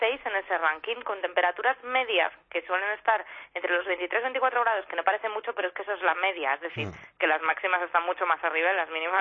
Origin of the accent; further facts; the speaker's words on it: Madrid, Community of Madrid, Spain; Sí, yo soy madrileña de pura cepa.